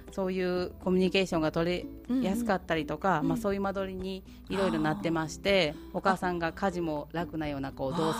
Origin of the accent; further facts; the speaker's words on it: Nara, Japan; まあ、私も舞鶴出身ではなく奈良出身なので